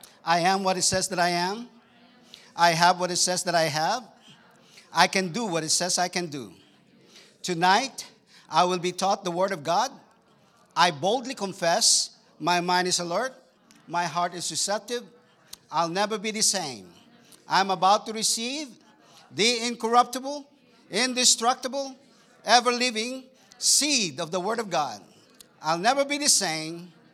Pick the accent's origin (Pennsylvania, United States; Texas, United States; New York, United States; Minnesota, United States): Texas, United States; And I'm from Texas. That's what we do in Texas.